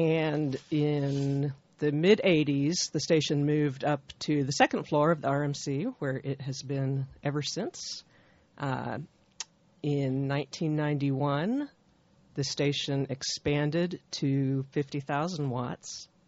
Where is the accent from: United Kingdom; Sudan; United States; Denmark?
United States; Houston, Texas; So I grew up right near Rice and grew up listening to KTRU.